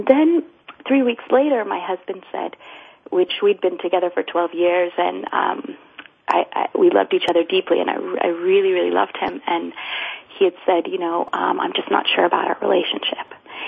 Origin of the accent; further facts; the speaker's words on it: Zurich, Switzerland; I'm from Zurich.